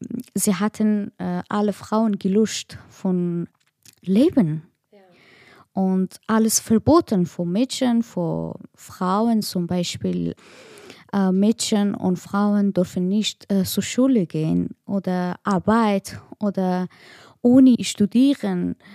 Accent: Afghanistan; German is a second language; moved away; Wegen meiner Arbeit, das war sehr schwierig für mich, in Afghanistan zu sein und das war auch gefährlich. Aber das war sehr schwierig auch, meine Heimat, meine Hause und alles zu lassen und hier kommen.

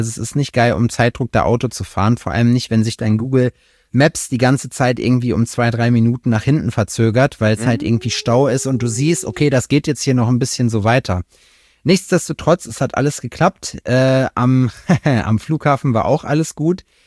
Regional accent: North Rhine-Westphalia, Germany; Die Staumauer an der Glör, da wo ich herkomme

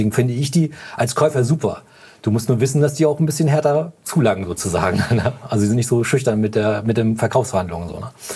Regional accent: Hamburg, Germany; der Jens und ich, wir kommen ja aus Hamburg

